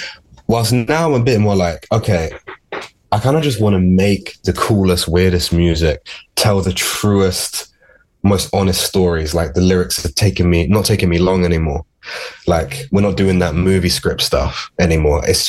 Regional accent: United Kingdom; Like again, the album was like a comment on my life growing up in Britain and working classness and a lot of stuff.

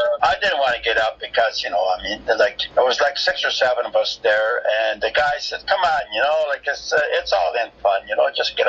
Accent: Newfoundland and Labrador, Canada; born there; also born or lived in Ontario; Well, I was born in Newfoundland, you know, so.

